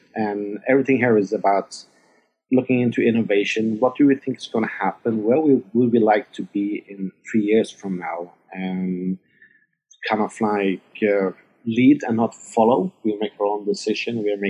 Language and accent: English; Norway; English is a second language; moved away as an adult; now in San Francisco, United States; I'm born and raised in Norway